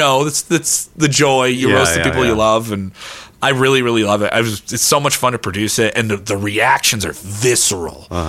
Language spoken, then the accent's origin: English; Chicago, Illinois, United States; Like if I move to another part, I never want to not feel like I'm a person from Chicago.